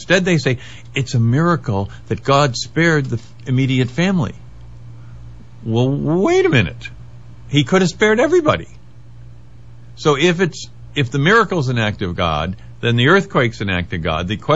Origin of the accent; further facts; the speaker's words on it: Webster, New York, United States; also born or lived in Rochester; I was born in Rochester, and I grew up in Webster, New York. And I grew up at 566 Phillips Road, a farmhouse out in the country, just east of Rochester and south of Lake Ontario.